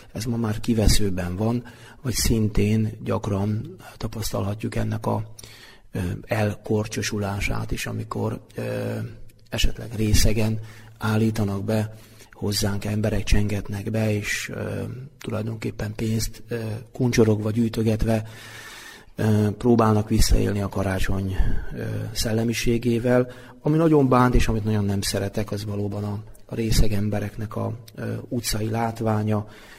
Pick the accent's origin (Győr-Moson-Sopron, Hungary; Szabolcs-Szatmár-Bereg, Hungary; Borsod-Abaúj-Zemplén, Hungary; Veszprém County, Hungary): Szabolcs-Szatmár-Bereg, Hungary; Ráadásul én magam ugyan szabolcsi származású vagyok